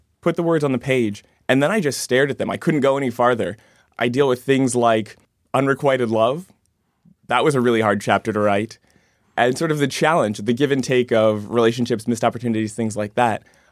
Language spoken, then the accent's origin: English; Canton, United States; also born or lived in Washington, D.C.; both here in the greater Lafayette area, back in my hometown of Canton. I lived in D.C.